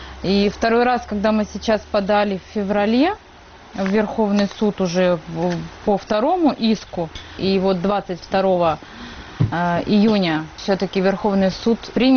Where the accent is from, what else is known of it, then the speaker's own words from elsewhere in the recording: Sayansk, Irkutsk Oblast, Russia; Мы приехали из Иркутской области, город Саянск.